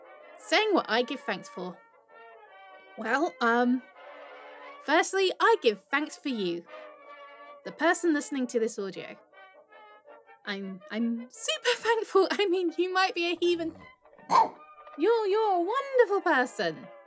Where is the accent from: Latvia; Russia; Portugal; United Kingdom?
United Kingdom; England; Because I like to feel that I, being English, have a special relationship with America.